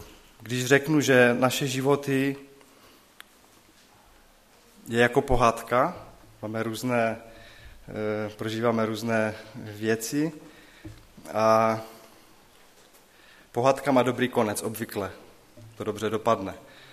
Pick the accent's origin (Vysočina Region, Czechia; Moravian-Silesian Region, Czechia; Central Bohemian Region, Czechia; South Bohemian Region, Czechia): Moravian-Silesian Region, Czechia; Karviná; Já jsem z Karviné, máme sbor Církve bratrské